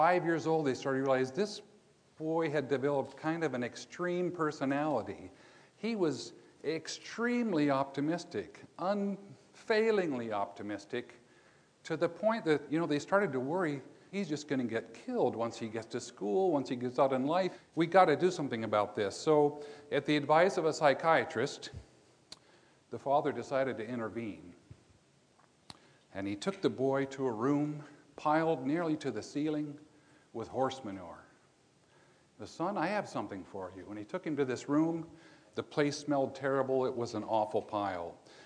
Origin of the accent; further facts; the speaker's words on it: Montana, United States; where I grew up in Montana, everybody just knew this reference.